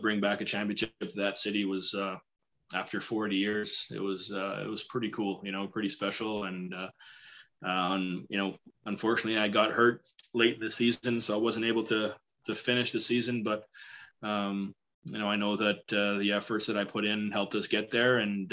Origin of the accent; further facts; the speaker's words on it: Montreal, Quebec, Canada; I'm from Montreal